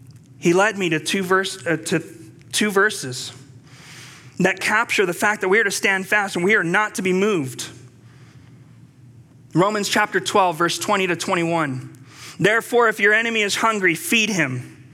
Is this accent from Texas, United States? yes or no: yes; El Paso, Texas, United States; You see, I'm from El Paso. Our church is about 15 miles away from the site where the latest shooting had occurred. And in the midst of blinding confusion of what transpired a week ago in my hometown, the community was lost for words.